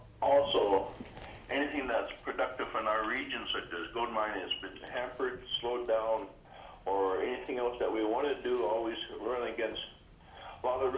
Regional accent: Nome, Alaska, United States; Hello, I'm from Nome, Alaska, and I've been raised in Boise. I was raised in Nome.

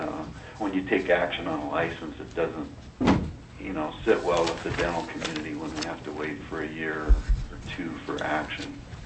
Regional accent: Ketchikan, Alaska, United States; I'm a dentist from Ketchikan. I've been practicing since 1985 back home in Alaska

